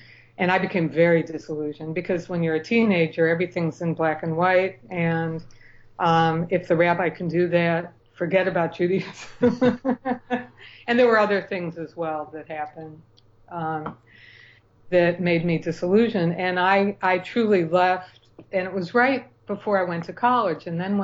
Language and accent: English; Chicago, Illinois, United States; I grew up in Chicago, and my mother was Orthodox. I'm from a mixed marriage. My mother was Orthodox Jewish, and my father was Workman Circle Jewish, secular.